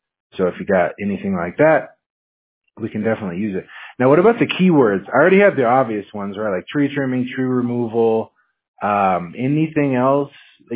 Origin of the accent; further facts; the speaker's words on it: Washington, United States; now in Fountain Valley, United States; Me, myself, I'm from Washington State, though, a little colder.